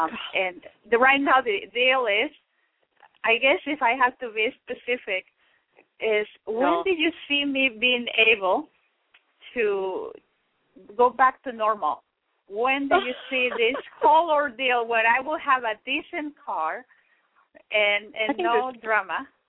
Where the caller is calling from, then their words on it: San Jose, California, United States; I'm calling you from San Jose, California.